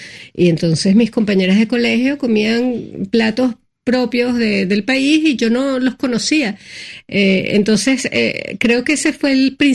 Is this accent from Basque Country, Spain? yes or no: no; Canary Islands, Spain; now in Madrid, Spain; Me llamaban gallega en el colegio y yo decía, pero no, en todo caso soy canaria.